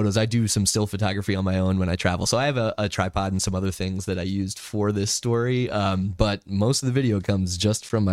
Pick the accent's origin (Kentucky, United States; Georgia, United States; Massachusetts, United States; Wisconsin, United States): Wisconsin, United States; Milwaukee; hey, I'm from Milwaukee. We cover the Bucks.